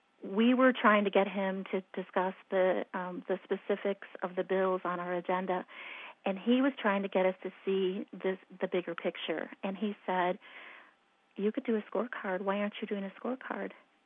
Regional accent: Illinois, United States; I was born and raised here in Illinois.

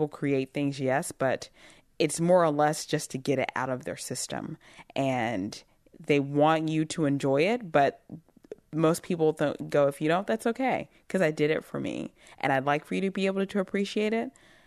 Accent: Alabama, United States; I was born and raised in Alabama. I went to the University of Alabama, Roll Tide

